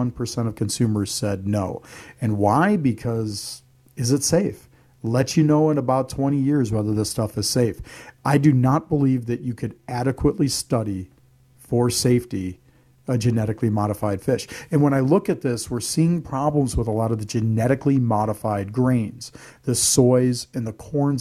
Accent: Midwest, United States; I grew up in the Midwest, and you know, we used to go and get that sweet corn and eat it right off.

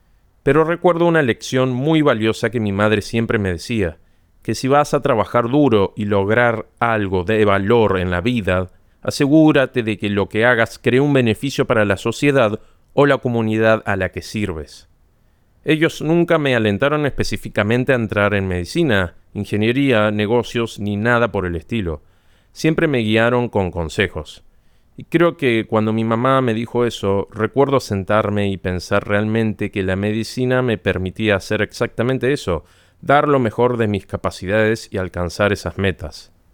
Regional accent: Dubai, United Arab Emirates; moved away as an adult; also born or lived in United States; específicamente a Dubái, antes de que se convirtiera en la metrópolis que es hoy. Así que crecí en Dubái durante la mayor parte de mi niñez. Luego asistí a la Universidad de Penn State, en Estados Unidos, donde completé mi bachillerato.

